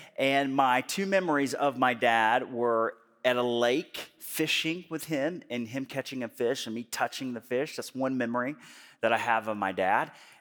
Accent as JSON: {"language": "English", "town": "Birmingham", "region": "Alabama", "country": "United States", "tie": "born or raised there", "said": "I believe that he was still in my hometown of Birmingham, Alabama."}